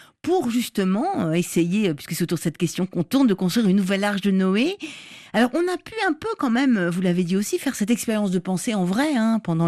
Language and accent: French; Paris, Île-de-France, France; je suis parisienne, effectivement, on entendait les grillons dans le métro parisien, oui.